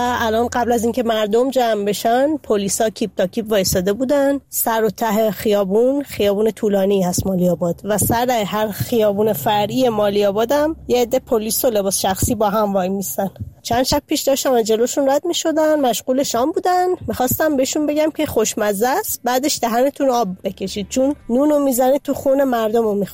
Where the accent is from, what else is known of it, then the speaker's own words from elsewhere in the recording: Shiraz, Fars, Iran; من از شیراز هستم